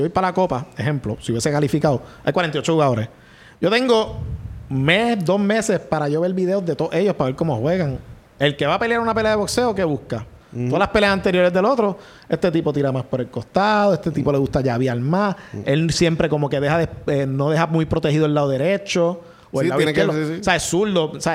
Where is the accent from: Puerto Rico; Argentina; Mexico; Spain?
Puerto Rico; Mayagüez; que yo soy de Mayagüez